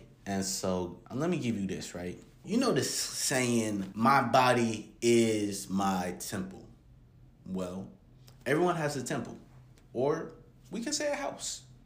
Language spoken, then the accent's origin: English; Columbus, Ohio, United States; This is going on back in my hometown, Columbus, Ohio.